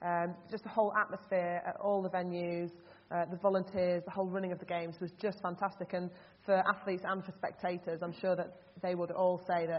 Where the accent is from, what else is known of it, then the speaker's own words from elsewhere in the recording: Yorkshire and the Humber, United Kingdom; growing up in Yorkshire, rowing wasn't part of our school curriculum.